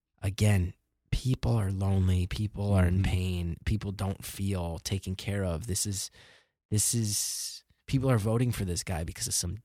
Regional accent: Northeast, United States; than where I grew up in the Northeast.

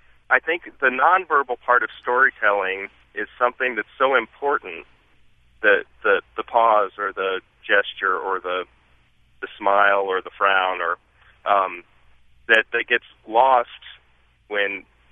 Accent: Louisiana, United States; also born or lived in East Africa; now in Nashville, United States; Hey, I grew up living in East Africa and in a small town in Louisiana and visiting family in the panhandle of Texas.

